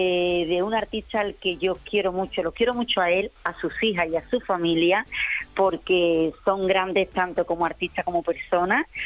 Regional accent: Écija, Andalusia, Spain; aquí en mi pueblo, en Écija

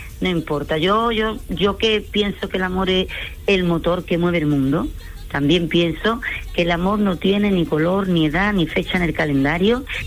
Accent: Écija, Andalusia, Spain; No soy de Sevilla capital, soy de un pueblo. Soy de Écija.

